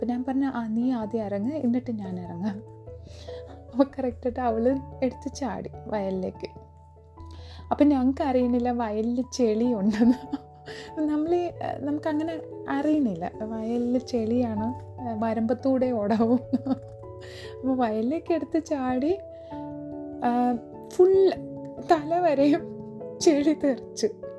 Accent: Thiruvananthapuram, Kerala, India; now in Palakkad, India; ഞാൻ ജനിച്ചു വളർന്നതൊക്കെ തിരുവനന്തപുരത്താണ്. കുറച്ച് വലുതായി കഴിഞ്ഞിട്ടാണ് ഞങ്ങൾ പാലക്കാടേക്ക് സെറ്റിൽ ചെയ്യുന്നത്.

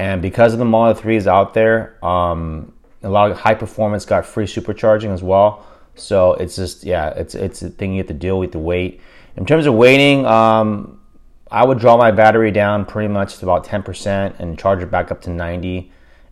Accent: Fremont, California, United States; I'm from Fremont, California. That's my hometown.

